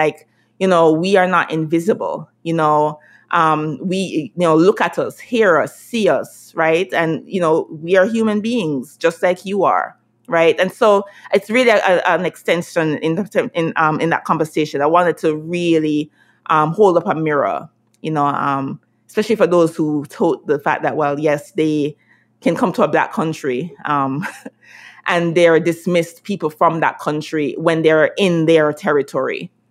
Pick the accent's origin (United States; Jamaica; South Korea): Jamaica; growing up in Jamaica, you're told not to speak patois.